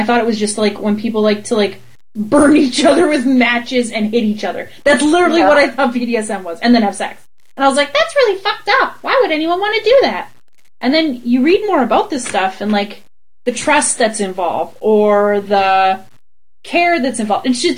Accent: Canada; It's true. I'm so Canadian. So Canadian.

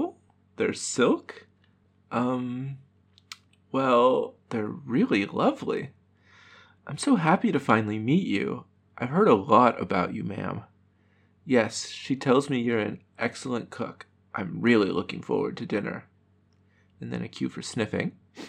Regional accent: Duluth, Minnesota, United States; now in Wichita, United States; Well, I grew up in Duluth, Minnesota, but I currently live in Wichita, Kansas.

